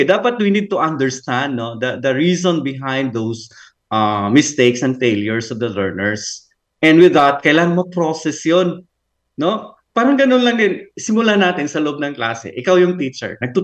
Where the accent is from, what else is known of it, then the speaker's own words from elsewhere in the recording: Leyte, Philippines; first language Cebuano; Tagalog is a second language; Mahirap because my first language is Cebuano, you know, my Cebuano. I'm from Leyte, so...